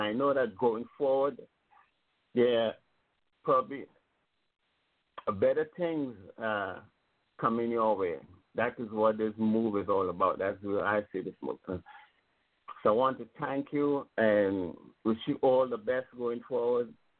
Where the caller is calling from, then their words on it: Connecticut, United States; I'm calling from Connecticut.